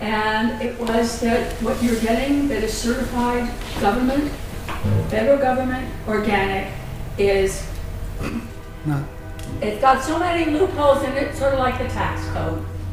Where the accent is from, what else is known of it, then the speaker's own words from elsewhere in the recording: California, United States; It's in the article in the Mother Earth News magazine, and that I'm from California.